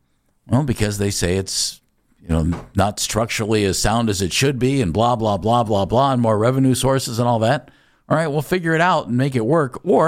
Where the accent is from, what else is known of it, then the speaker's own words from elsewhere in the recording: Ohio, United States; I was born and raised in Summit County. I've always been south of town. This has always been my town, though.